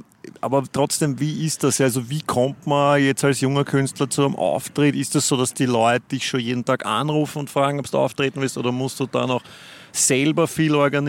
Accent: Vienna, Austria; Ich als Wiener natürlich habe das angenommen

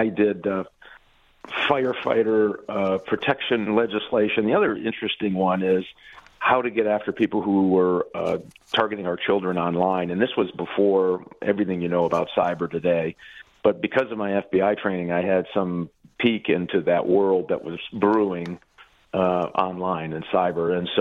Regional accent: Michigan, United States; took a crazy chance to come back to the state of Michigan, my hometown, and run for the Michigan Senate

